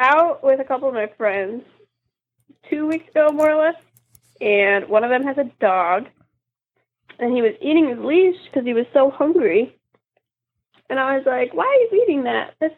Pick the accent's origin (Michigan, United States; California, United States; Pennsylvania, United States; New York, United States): Michigan, United States; Ann Arbor; I'm a human. I'm from Ann Arbor.